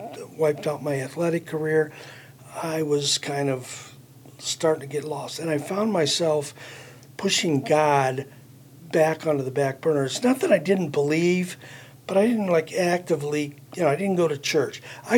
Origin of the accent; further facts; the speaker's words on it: Sheffield Lake, Ohio, United States; I was born and raised here in Ohio, out in Lorain County, a little town called Sheffield Lake, right up on the lake.